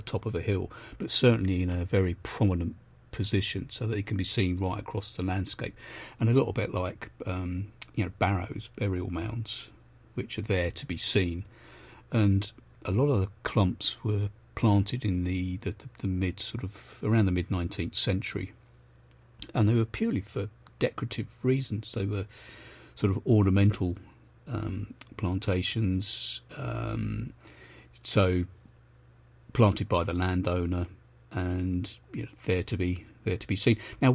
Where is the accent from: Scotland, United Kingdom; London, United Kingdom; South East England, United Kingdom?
South East England, United Kingdom; now in England; I grew up in Sussex